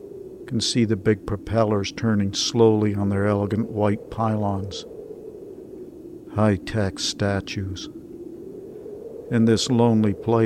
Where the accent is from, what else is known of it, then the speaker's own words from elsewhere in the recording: Ireland; moved away; Yeah, I'm Irish, although I've been out of the country a while, as you can tell.